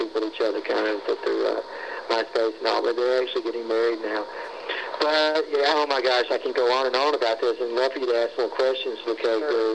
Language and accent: English; Alabama, United States; And Michael Scott flew here from LA to my hometown, and they filmed me with my patients